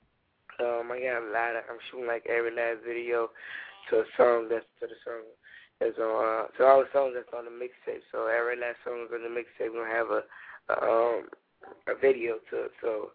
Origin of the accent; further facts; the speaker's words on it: California, United States; Oh, you already know I'm from Cali, you know what I'm saying?